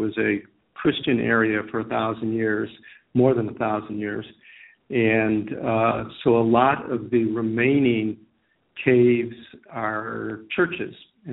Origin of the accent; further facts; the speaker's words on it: Midwest, United States; I'm a Midwesterner.